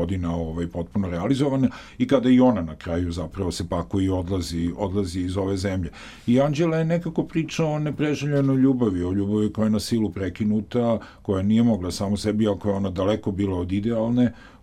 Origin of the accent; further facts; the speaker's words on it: Belgrade, Serbia; Da, ja sam odrastao na Dedinju.